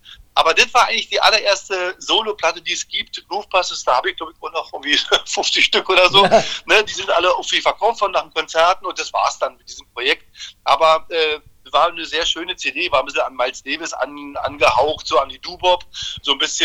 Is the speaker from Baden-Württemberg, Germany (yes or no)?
no; Potsdam, Brandenburg, Germany; also born or lived in Berlin; Naja, ich bin ja Berliner eigentlich, also ich bin eigentlich aus Potsdam, aber ich habe dort über 35 Jahre gelebt. Bin jetzt nach Wandlitz rausgezogen